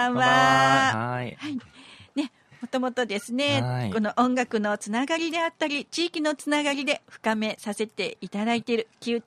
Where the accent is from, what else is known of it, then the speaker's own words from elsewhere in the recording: Kyoto, Japan; こちらがですね、私の地元、そしてお父さんとも由来がある、はい、この御所南のですね